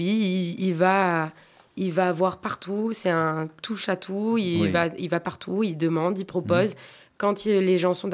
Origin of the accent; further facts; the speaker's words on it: Nouvelle-Aquitaine, France; born there; voilà. Qu'est-ce que je fous dans le Périgord ? Ben, je suis née là.